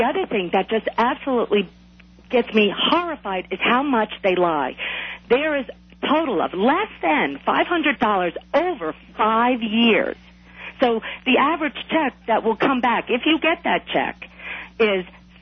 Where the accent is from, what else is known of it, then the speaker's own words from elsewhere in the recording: New York, United States; I am from New York, so I know what that man was talking about.